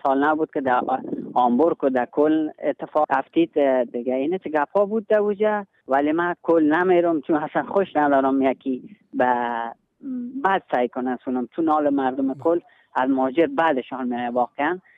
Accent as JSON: {"language": "Persian", "region": "Logar", "country": "Afghanistan", "said": "من وطنم خوم جنگ هست، من از ولایت لوگر هستم"}